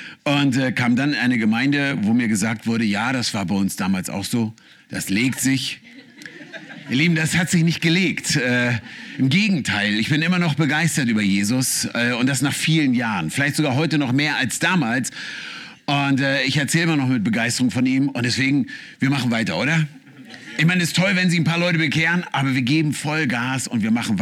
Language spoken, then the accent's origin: German; Hanover, Lower Saxony, Germany; ich kann nur Schriftdeutsch sprechen. Ich komme aus Hannover und wir sind ein wenig stolz drauf, dass wir das Deutsch sprechen, das man überall versteht.